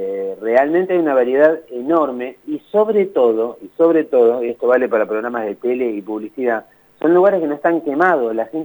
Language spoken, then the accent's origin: Spanish; La Plata, Buenos Aires Province, Argentina; yo soy platense, vivo en La Plata, si bien la mayoría de mis actividades están en Buenos Aires